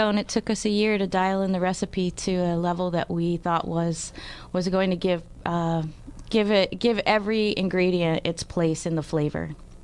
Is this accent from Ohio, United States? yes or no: yes; Ohio, United States; Melanie's from Georgia. I'm from Ohio